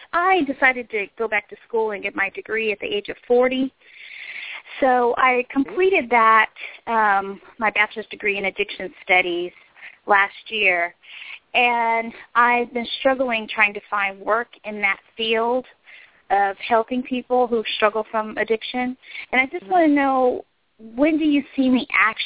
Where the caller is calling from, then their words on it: Arkansas, United States; from Arkansas.